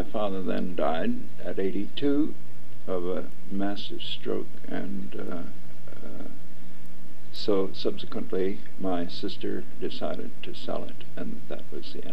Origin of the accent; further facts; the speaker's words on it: St. Louis, Missouri, United States; Well, I grew up in the South Side.